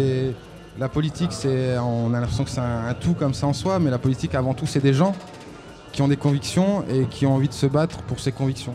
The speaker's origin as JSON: {"language": "French", "town": "Lille", "region": "Hauts-de-France", "country": "France", "said": "je viens de Lille"}